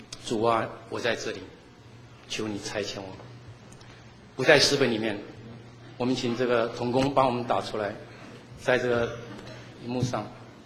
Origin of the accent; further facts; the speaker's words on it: China; 有一个西方的牧师就预言预测二十一世纪是我们中国人宣教的世纪。